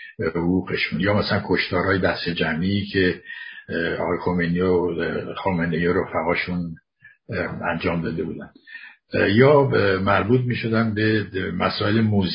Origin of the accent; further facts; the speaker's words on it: Khuzestan, Iran; من خودم خوزستانی هستم